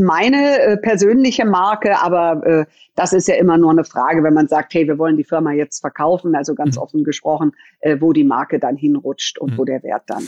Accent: Munich, Bavaria, Germany; born there; wieder zurück nach München, meine Geburtsstadt.

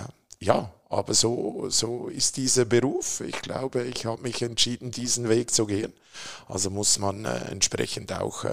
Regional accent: Zurich, Switzerland; ich bin in Zürich geboren. Mein Heimatort ist Trienge, Luzern. Mhm. Aber geboren bin ich in Zürich.

